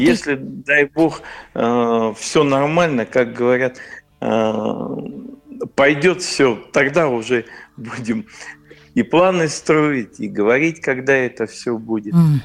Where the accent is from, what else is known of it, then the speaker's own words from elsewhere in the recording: Belozersk, Russia; такой у нас есть село Белозерск, откуда я родом.